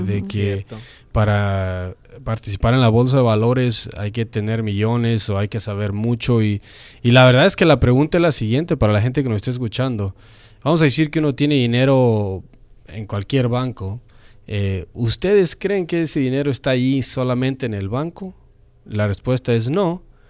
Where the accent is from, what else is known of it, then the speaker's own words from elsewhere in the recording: Zacapu, Michoacán, Mexico; yo cuando voy a mi pueblo ahí en México, en Zacapu